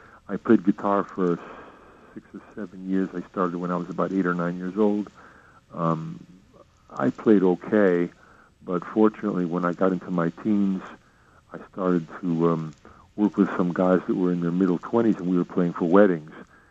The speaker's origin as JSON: {"language": "English", "region": "Connecticut", "country": "United States", "tie": "born or raised there", "said": "And I grew up in Connecticut."}